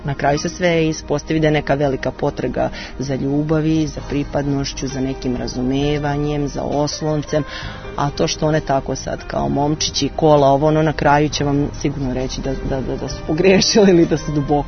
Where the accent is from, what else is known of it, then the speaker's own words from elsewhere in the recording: Čelarevo, Vojvodina, Serbia; also born or lived in Belgrade, Serbia; Ja sam se iz Beograda vratila u malu sredinu, ja sam se vratila svojom odlukom, on se vratio zbog bolesti oca. Ali, ja ne znam, znači, mi živimo, na primjer, na 30 km od Novog Sada